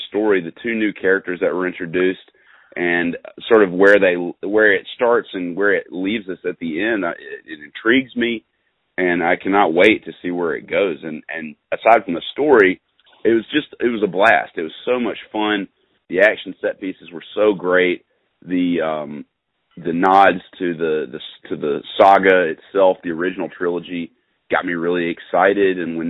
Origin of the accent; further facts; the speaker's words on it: Tuscaloosa, Alabama, United States; I was able to see it in my hometown on a big screen with great sound at the Tuscaloosa Theater here.